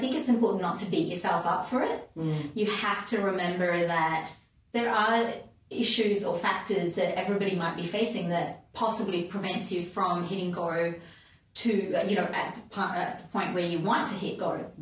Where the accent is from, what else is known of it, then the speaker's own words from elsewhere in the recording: Malaysia; So I grew up in Malaysia, just the way that, you know, schooling was there, it's very disciplined and reasonably rigid.